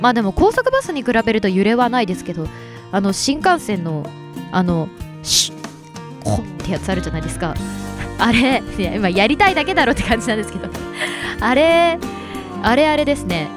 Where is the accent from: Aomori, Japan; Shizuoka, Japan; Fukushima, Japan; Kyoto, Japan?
Shizuoka, Japan; Hamamatsu; 浜松、地元なのになまってしまいました、今静岡県の浜松のライブハウス